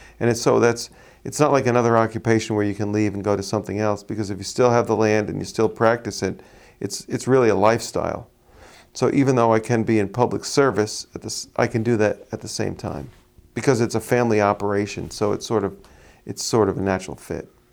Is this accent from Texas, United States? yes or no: no; Peconic, New York, United States; Well, I was born in Greenport Hospital, and I am a fourth-generation farmer in Peconic